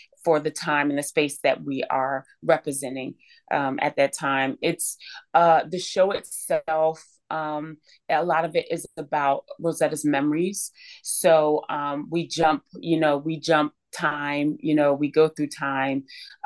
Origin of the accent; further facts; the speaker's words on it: Trenton, New Jersey, United States; also born or lived in California; Yeah, I'm from Trenton, New Jersey. I was born in California, but raised in New Jersey. New Jersey is home.